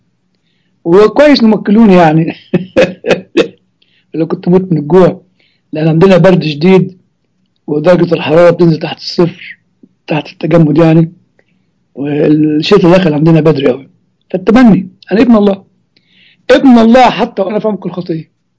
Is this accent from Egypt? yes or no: yes; Egypt; يعني في مشكله كبيره يا اخوه في الوعي الغربي، وربما عندنا في مصر كمان